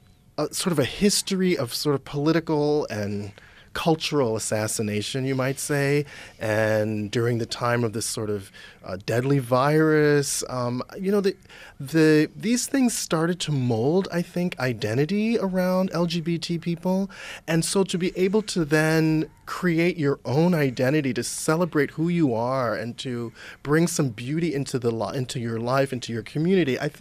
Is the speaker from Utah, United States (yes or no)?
no; Rochester, New York, United States; Well, you know, I grew up in Rochester in the 70s, basically, and I never heard or saw the word gay till maybe the end of the 70s